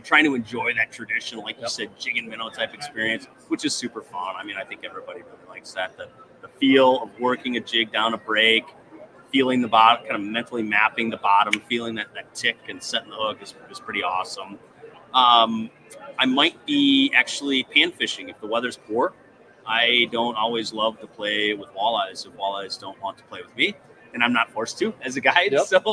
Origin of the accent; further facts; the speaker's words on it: Minnesota, United States; I'm from southern Minnesota and we're 25 minutes from Red Wing and before the Mississippi River